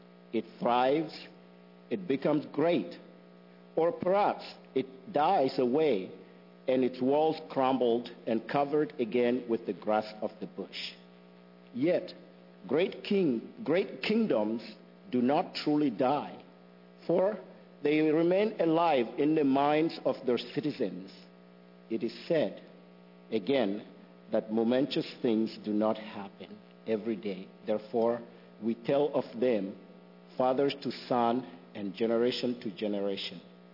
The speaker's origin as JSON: {"language": "English", "country": "Mali", "said": "I'm from Mali. Mali is a country in West Africa"}